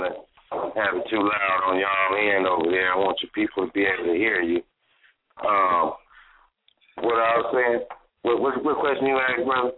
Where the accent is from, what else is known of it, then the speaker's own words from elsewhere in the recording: Pomona, California, United States; I'm a West Coast nigga. I'm from Pomona.